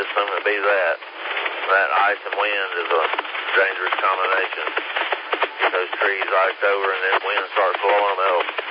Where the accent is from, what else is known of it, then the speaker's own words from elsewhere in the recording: the South, United States; I don't like snow. I'm from the South.